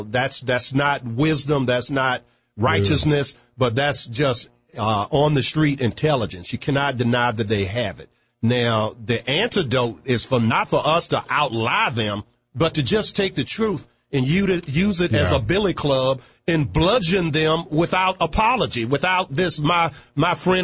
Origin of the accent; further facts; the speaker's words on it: Virginia, United States; running for the right to represent the 7th Congressional District of my home state of Virginia.